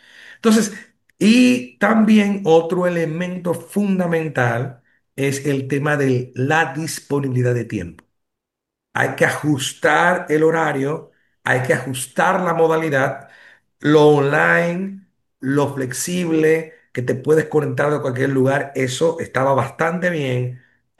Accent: Dominican Republic; soy el único dominicano hasta ahora que tiene Certified Artificial Intelligence Professional

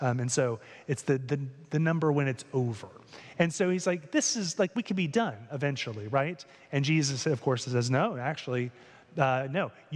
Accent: North Carolina, United States; So I grew up in North Carolina, and North Carolina, when I was growing up, football was not really a thing

